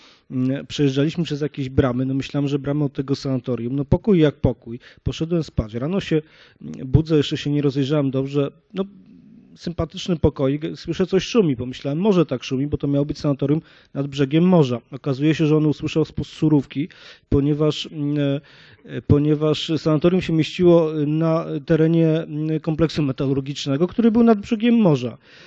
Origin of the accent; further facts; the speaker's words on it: Łódź, Łódź Voivodeship, Poland; Jestem z Łodzi, oryginalnie jest to podobne klimaty.